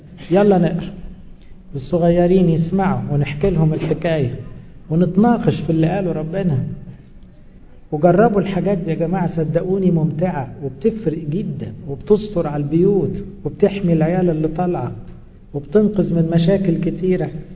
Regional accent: Egypt; احنا مصريين

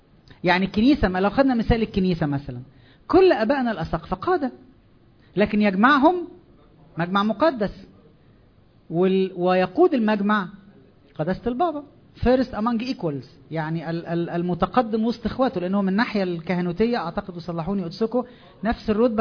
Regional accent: Egypt; التنشئة بتاعتنا كمصريين عندنا مشكلة في الحتة دي

